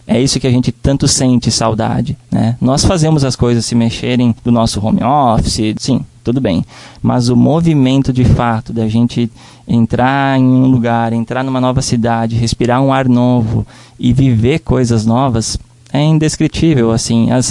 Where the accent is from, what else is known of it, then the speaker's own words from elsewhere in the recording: Guaporé, Rio Grande do Sul, Brazil; dizer que sou gaúcho, que sou de uma cidade chamada Guaporé, né?